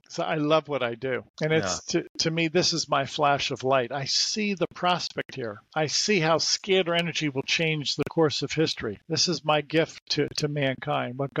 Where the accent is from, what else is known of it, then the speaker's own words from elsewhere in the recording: New York, United States; born there; I'm Aquarius. I was born in New York.